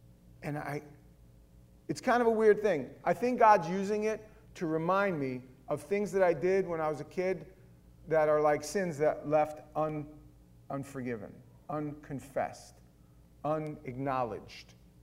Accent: Queens, New York, United States; also born or lived in Brooklyn; I was born in Brooklyn. My parents moved to Queens, and I grew up in that same house.

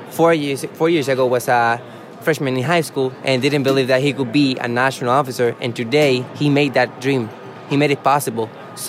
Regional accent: Hatillo, Puerto Rico; Well, I come from a background of agriculture. I raised pigs with my dad in Puerto Rico, Atillo, my hometown.

